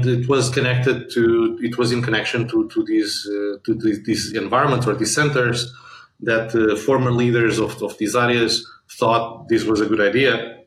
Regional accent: Portugal; So I'm originally from Portugal.

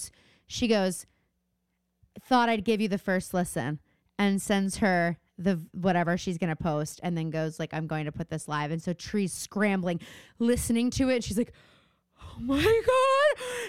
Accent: the South, United States; accent: Southern; sometimes you could say my Boston accent comes out in between my Southern accent.

